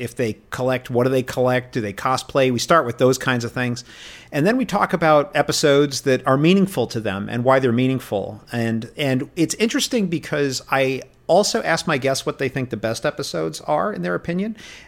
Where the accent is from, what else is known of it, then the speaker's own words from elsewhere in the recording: New York City, New York, United States; I grew up in New York City, and I grew up watching Star Trek every night on Channel 11 WPIX, cross-legged on the carpet on a black and white TV that my grandfather had bequeathed to me.